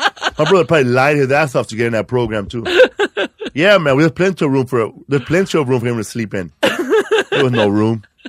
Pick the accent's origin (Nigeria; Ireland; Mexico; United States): Mexico; Adolfo Ruiz Cortines; I looked up my hometown, bro, where I was born. It's Adolfo Ruiz Cortines, right?